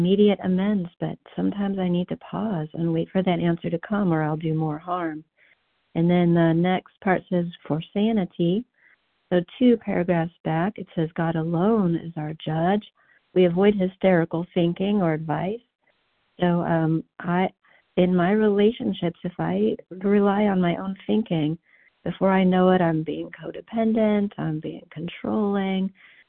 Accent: Missouri, United States; from Missouri, so grateful to have the miracle of being recovered today.

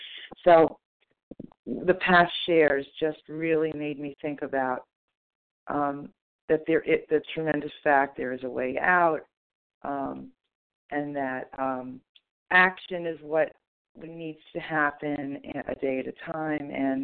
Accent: New Jersey, United States; from New Jersey.

